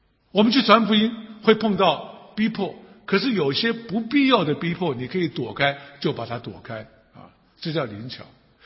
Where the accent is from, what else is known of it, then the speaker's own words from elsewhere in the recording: Taiwan; 我是台湾人，我们台湾人呢啊，很多人讲闽南语